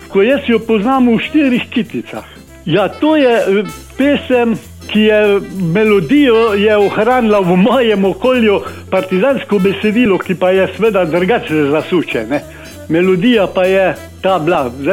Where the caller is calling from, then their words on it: Vuzenica, Carinthia, Slovenia; iz Vuzenice